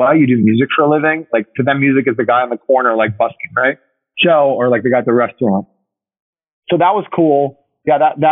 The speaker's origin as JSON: {"language": "English", "country": "Uruguay", "second_language": "English", "said": "I think like a moment for me was like being in Buenos Aires, because I'm from Uruguay."}